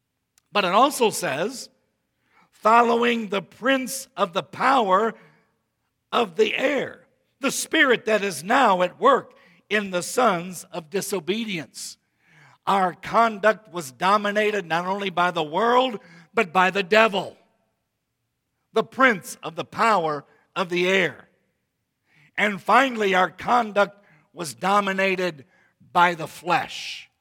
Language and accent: English; United States; not so much to us Americans.